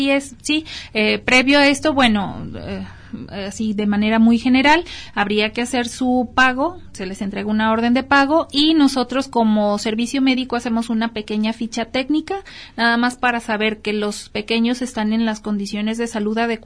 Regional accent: Mexico; como buen mexicano.

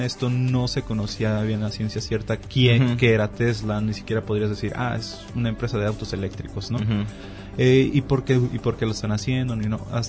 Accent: Mexico; como somos mexicanos

